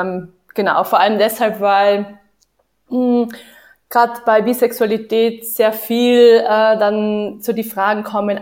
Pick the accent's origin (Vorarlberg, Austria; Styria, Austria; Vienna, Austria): Vienna, Austria; Ja, ich komme auch aus Wien, genau. Ich habe auch in Wien studiert.